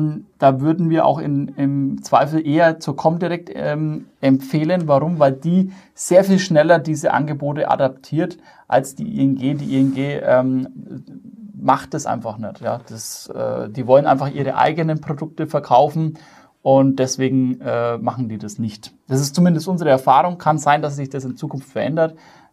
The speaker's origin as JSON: {"language": "German", "region": "Bavaria", "country": "Germany", "said": "sagt man bei uns in Bayern. Weil ich komme aus Bayern."}